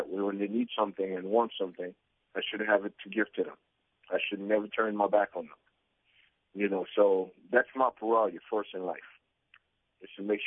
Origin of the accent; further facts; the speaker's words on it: Jamaica; I'm Jamaican.